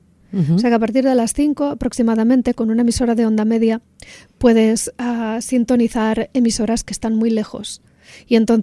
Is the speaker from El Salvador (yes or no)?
no; Rosselló, Catalonia, Spain; en mi pueblo, se llama Rosselló, está a 7 kilómetros de Lleida, y como muchos otros pueblos catalanes, tiene una radio municipal.